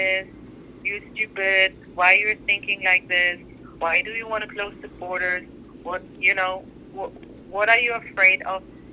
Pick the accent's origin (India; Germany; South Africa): Germany; when I grew up in Germany, I was like, oh, they're different somehow, and they, I don't know. So it was difficult for me to grow up here in Germany, and we were always the kind of strangers.